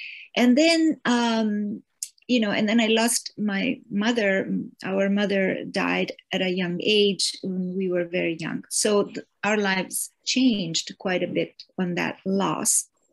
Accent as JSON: {"language": "English", "town": "Rome", "region": "Lazio", "country": "Italy", "tie": "born or raised there", "said": "So I was born and raised in Rome, Italy. I was 14 in 1968"}